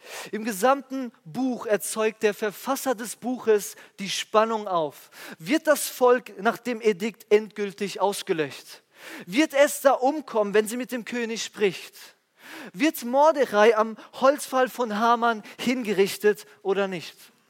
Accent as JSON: {"language": "German", "country": "Italy", "moved": "yes", "lives_now": "Germany", "said": "Als Italiener, der jetzt seit über 10 Jahren schon in Deutschland lebt, konnte ich viele Dinge von der deutschen Kultur übernehmen"}